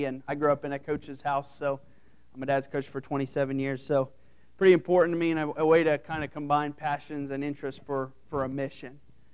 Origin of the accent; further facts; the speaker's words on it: Pennsylvania, United States; also born or lived in West Virginia; now in Ohio, United States; And so I am actually from Pennsylvania, and I'll just get this out there right now.